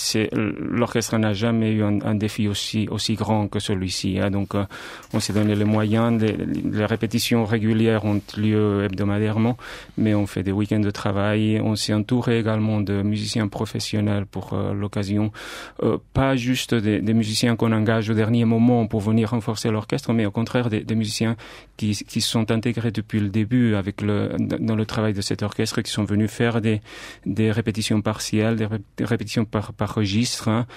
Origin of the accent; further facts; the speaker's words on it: Barcelona, Catalonia, Spain; French is a second language; now in Geneva, Switzerland; Donc je viens de Barcelone.